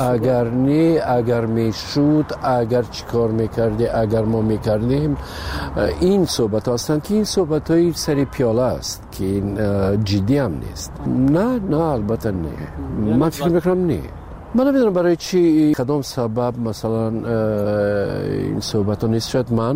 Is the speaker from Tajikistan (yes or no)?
yes; Tajikistan